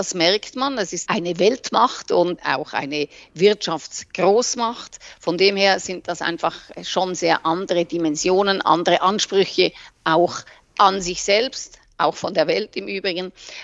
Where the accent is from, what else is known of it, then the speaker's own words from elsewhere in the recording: Switzerland; now in Germany; Ich merke ja auch hier als Schweizerin in Deutschland, dass immer alle beim ersten Wort, das ich sage, sofort wissen, von wo ich komme.